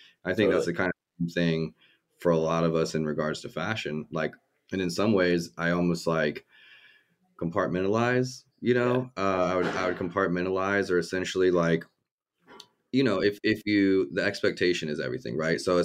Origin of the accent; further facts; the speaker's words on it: Midwest, United States; One, growing up in the Midwest, like the malls are shit.